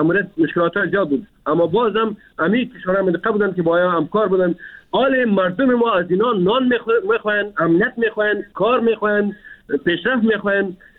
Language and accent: Persian; Afghanistan; ما افغان هستیم، ما مسلمان هستیم،